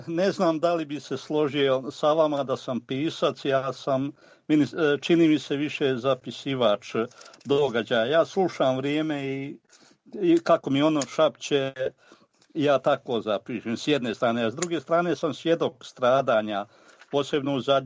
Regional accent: Vrginmost, Sisak-Moslavina County, Croatia; Ja sam rodom iz Vrgin mosta, ili preciznije, rođen sam 50 km od centra Zagreba na rijeci Kupi, na desnoj obali rijeke Kupe, u jednom najljepšem, selu Trepči

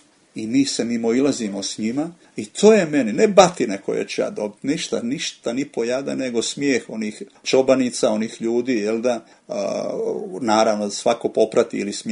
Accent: Raštević, Zadar County, Croatia; Cijela škola bi išla tamo, recimo, kod nas u Benkovac, mi iz Raštevića, tih 6 kilometara, to je.

